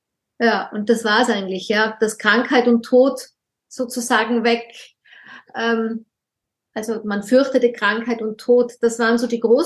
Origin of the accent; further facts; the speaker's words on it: Austria; und bei uns in Österreich sagt man zu hinlosen.